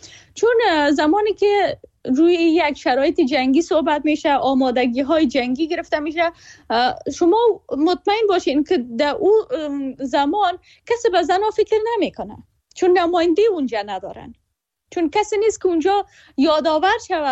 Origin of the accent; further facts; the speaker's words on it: Afghanistan; سالها در افغانستان جنگ بوده، ما در جنگ متولد شدیم، در نسبتاً کشوری که آرامش نسبی داشت بزرگ شدیم